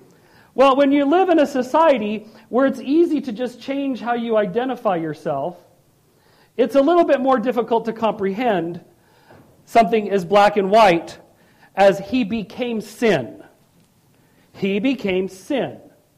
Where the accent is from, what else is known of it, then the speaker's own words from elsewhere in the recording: California, United States; I know, I grew up in Southern California. I can't say it without thinking that either, guys, okay?